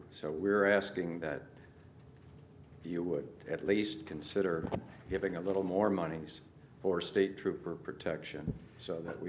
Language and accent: English; Henlopen Landing, Delaware, United States; I'm from Henlopen Landing.